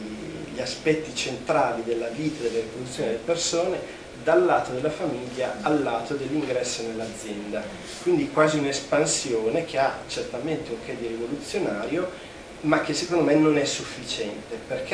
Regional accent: Sardinia, Italy; io vengo dalla Sardegna, in Sardegna c'è stato tutto un progetto di sviluppo chimico che ha creato disastri

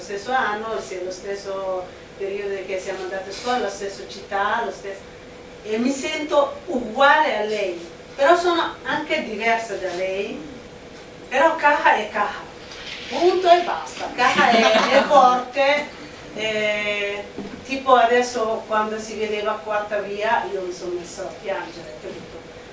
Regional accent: Somalia; now in Milan, Italy; sono dalla Somalia, sono una piccola sopravvissuta che sopravvive a Milano, una normale migrata

